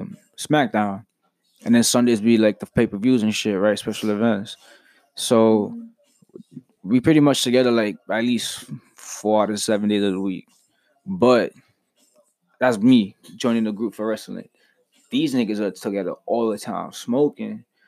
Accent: Queens, New York, United States; But to me, personally, bro, I'm a New Yorker, a Queens head, so I got that beat.

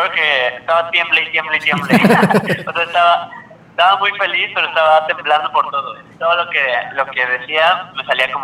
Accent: Mexico City, Mexico; Pues yo soy un cantautor de la Ciudad de México.

